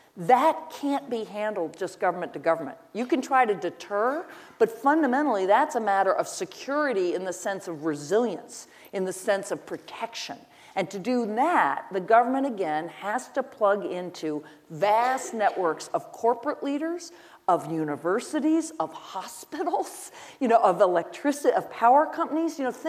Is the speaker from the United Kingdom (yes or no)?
no; Charlottesville, Virginia, United States; born there; And what I said, and I was born in Charlottesville, like it doesn't get more American history than that.